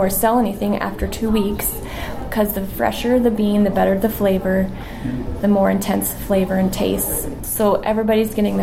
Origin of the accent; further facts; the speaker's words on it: Britt, Iowa, United States; now in Gilbert, United States; I'm from originally from Britt, Iowa, but we've lived here in Gilbert, Iowa for 22 years now, I think.